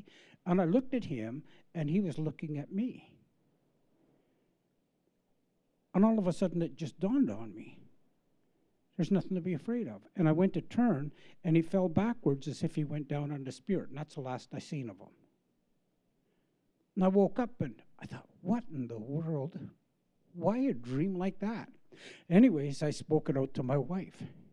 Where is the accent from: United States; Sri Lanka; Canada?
Canada; So, and I'm a Canadian, and I had a criminal record